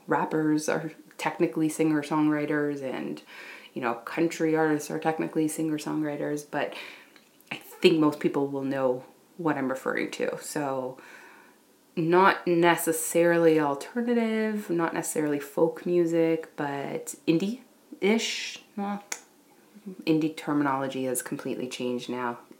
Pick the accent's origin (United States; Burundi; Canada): Canada; being Canadian isn't amazing. It is. I'm so grateful to be Canadian